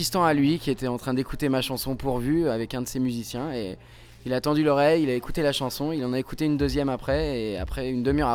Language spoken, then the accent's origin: French; Nouvelle-Aquitaine, France; now in Paris, France; Et comme je suis originaire de la Creuse, c'est le fin fond de la campagne en France.